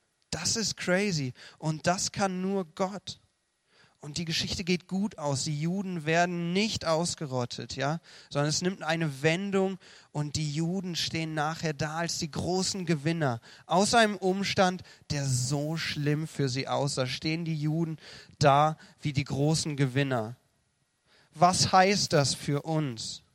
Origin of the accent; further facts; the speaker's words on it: Central Germany, Germany; zumindest da oben in der Mitte Deutschlands, wo ich herkomme, gibt's diese Verkehrsübungsplätze.